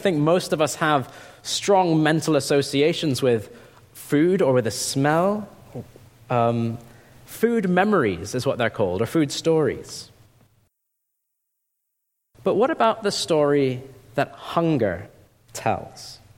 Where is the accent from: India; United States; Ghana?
India; I grew up in India. He was also from India.